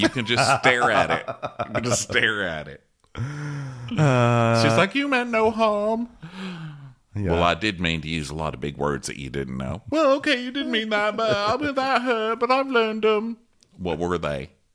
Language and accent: English; the South, United States; Oh, please, I'm from the South.